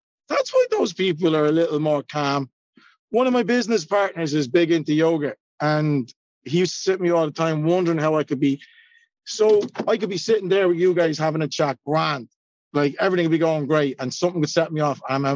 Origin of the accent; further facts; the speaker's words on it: Ireland; I'm the Irish guy with the chip on his shoulder who grew up fucking throwing fucking stuff around.